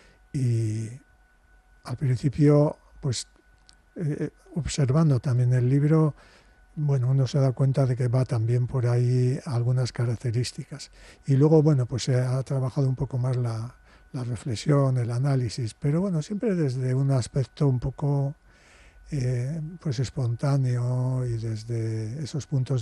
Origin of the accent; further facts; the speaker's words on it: Bilbao, Basque Country, Spain; Yo, que soy de Otxarkoaga.